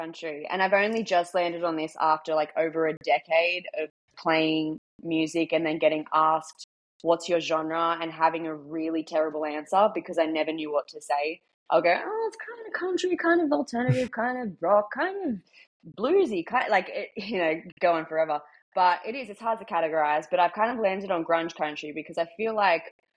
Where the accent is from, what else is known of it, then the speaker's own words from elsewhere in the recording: Australia; So growing up in Australia with a love for different subcultures was definitely interesting.